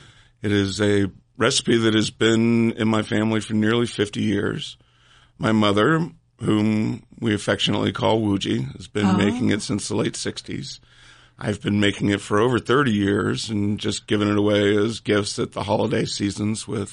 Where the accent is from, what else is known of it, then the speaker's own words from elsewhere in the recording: Atlanta, Georgia, United States; born there; Not originally. I was born in Atlanta, but I've been here since 1997.